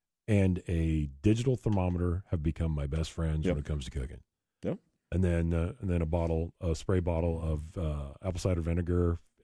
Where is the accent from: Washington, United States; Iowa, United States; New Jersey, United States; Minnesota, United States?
Iowa, United States; It's fun to say that born and raised in Iowa to say, I got my side of beef.